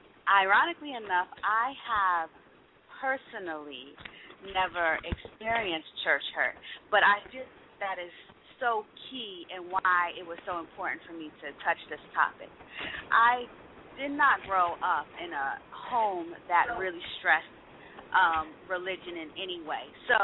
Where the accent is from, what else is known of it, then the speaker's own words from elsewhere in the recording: New Jersey, United States; now in Atlanta, United States; I am originally from New Jersey, where I have my production company, Empower, as well, and we really focused on theater. I decided that I wanted to relocate to the Atlanta, Georgia area